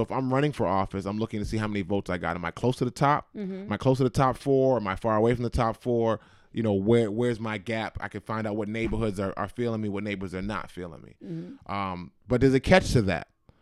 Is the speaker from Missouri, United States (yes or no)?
no; Boston, Massachusetts, United States; So the South Boston candidate, to make sure I get somebody from my hometown winning, I just vote for the people from my hometown.